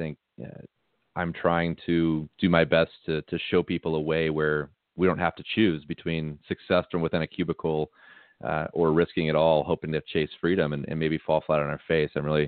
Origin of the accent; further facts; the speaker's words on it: St. Louis, Missouri, United States; I grew up in St. Louis, Missouri, playing ice hockey and baseball.